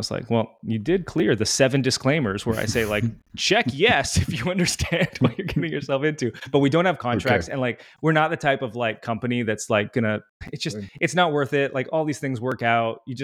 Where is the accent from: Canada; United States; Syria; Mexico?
Canada; I grew up in small church. I'm Canadian. Like I go to like one of the larger Canadian churches now, but my entire life experience and all of my friends' experience is like small church Canada.